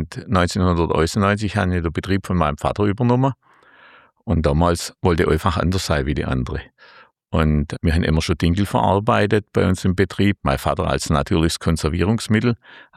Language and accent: German; Bad Urach, Baden-Württemberg, Germany; Logisch, die kommt von meinem Heimatort Bad Urach.